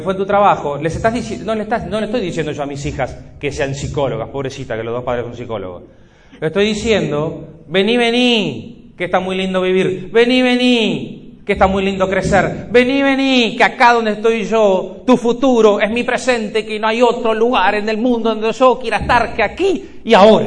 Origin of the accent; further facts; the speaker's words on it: Uruguay; que como soy uruguayo tengo que aclarar.